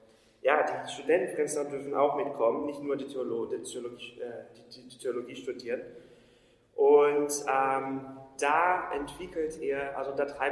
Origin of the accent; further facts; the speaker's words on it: South Region, Brazil; now in Germany; ich komme zwar aus Brasilien und ich weiß, dass manche denken, dass Brasilien ein riesiger Wald ist. Das stimmt nicht. Also im Norden schon, da ist Amazonas. Aber ich komme dann auch aus dem Süden. Wir haben auch größere Städte und sogar größer als hier in Deutschland. Und ich bin in einer Stadt geboren.